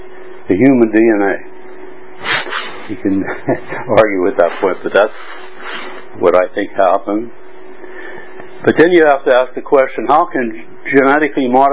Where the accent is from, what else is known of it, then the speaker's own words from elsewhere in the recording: United States; now in Berlin, Germany; I'm an American. I'm living in Berlin and Hong Kong, back and forth.